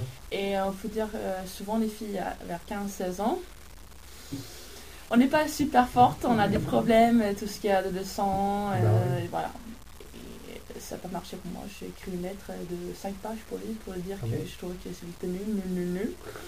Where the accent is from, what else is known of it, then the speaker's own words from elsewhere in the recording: Gothenburg, Västra Götaland, Sweden; French is a second language; Göteborg.